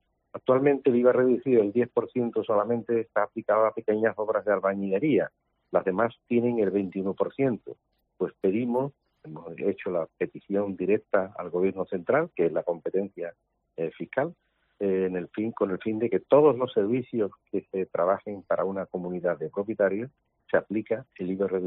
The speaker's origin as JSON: {"language": "Spanish", "region": "Andalusia", "country": "Spain", "said": "yo como andaluz, como presidente andaluz"}